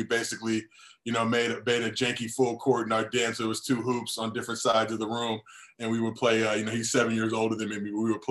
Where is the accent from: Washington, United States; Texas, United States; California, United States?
California, United States; Los Angeles; So I just tell people, you know, growing up in Los Angeles … then it's a 99% chance that you're playing basketball